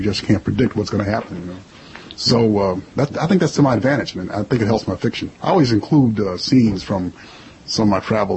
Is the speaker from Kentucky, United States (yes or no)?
no; Buffalo, New York, United States; now in California, United States; I've been in California for 20 years, But I still have a sort of style that's Southern, and that's maybe Polish Catholic, growing up in Buffalo. First dances I learned to do were the polkas.